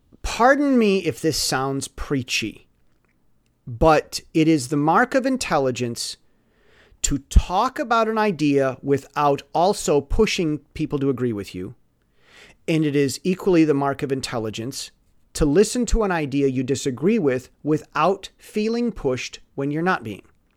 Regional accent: United States; I'm an American.

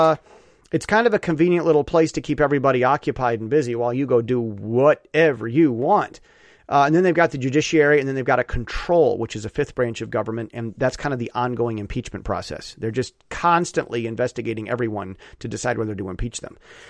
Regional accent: United States; now in Taiwan; And see, I'm an American, over in Taiwan, Chinese speaking country.

